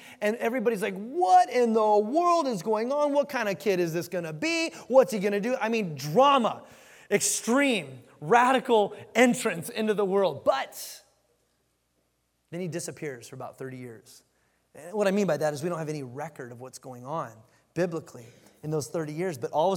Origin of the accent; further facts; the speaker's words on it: United States; you're Jordanian, I'm American.